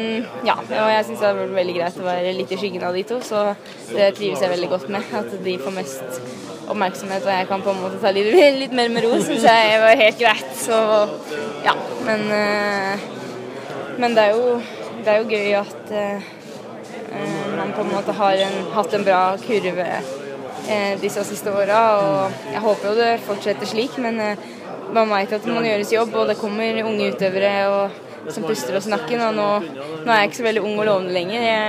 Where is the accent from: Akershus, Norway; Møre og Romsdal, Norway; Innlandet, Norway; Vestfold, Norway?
Akershus, Norway; Ytre Enebakk; jeg er en jente fra Ytre Enebakk som kanskje ikke akkurat er så stor